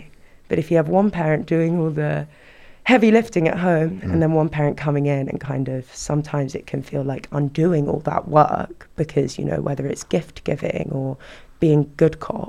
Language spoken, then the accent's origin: English; London, United Kingdom; So I've grown up in London, Northwest London.